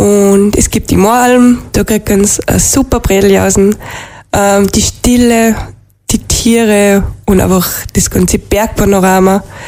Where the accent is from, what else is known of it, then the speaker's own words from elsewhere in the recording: Salzburg, Austria; accent: Pinzgau dialect; Also ich liebe meinen Pinzgauer Dialekt.